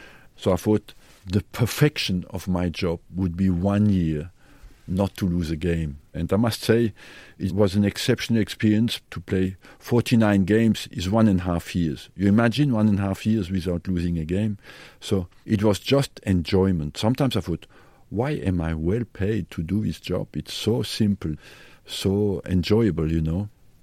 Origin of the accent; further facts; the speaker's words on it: Grand Est, France; I come from Alsace, you know, with German influence.